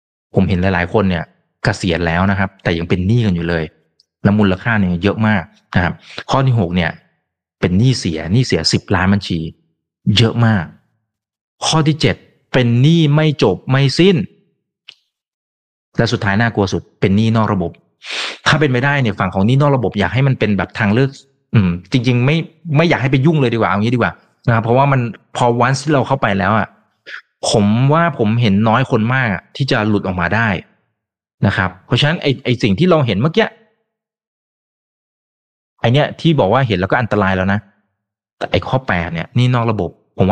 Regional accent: Nong Khai, Thailand; now in Bangkok, Thailand; จริงๆผมเป็นคนต่างจังหวัดผมจะเข้าใจความรู้สึกดีนะครับผมเป็นคนหนองคายนะตอนที่เข้ามากรุงเทพใหม่ๆเนี่ย

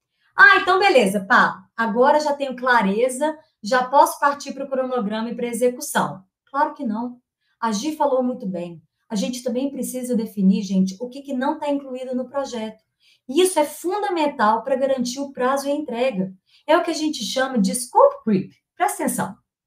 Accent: Minas Gerais, Brazil; como boa mineira.

